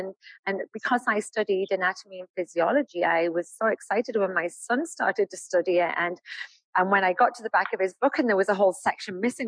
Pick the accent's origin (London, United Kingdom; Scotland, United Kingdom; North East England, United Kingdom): North East England, United Kingdom; Middlesbrough; now in Texas, United States; When people say that, it makes me like sigh a little bit. I'm from Middlesbrough.